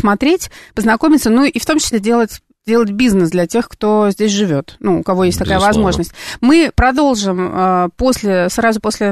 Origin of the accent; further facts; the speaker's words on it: Saint Petersburg, Russia; moved away as an adult; now in Moscow, Russia; Я такой давний житель Москвы, я там из Петербурга когда-то 20 лет назад приехала